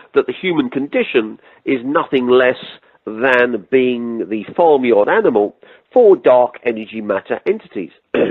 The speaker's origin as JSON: {"language": "English", "country": "United Kingdom", "said": "which we're using because I'm British, and all of the British magic has the basis of the Golden Dawn in it"}